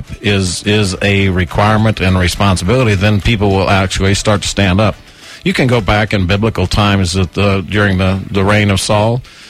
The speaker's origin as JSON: {"language": "English", "country": "United States", "said": "I said, I run as a Republican, but I serve as an American."}